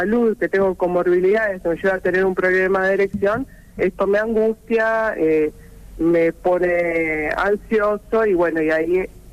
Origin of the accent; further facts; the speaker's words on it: Rosario, Santa Fe, Argentina; Bueno, nosotros somos de Rosario, ¿no?